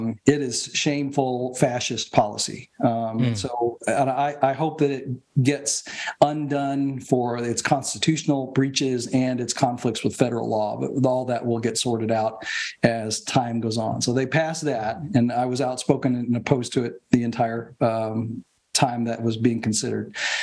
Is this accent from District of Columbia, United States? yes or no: no; Kentucky, United States; born or raised there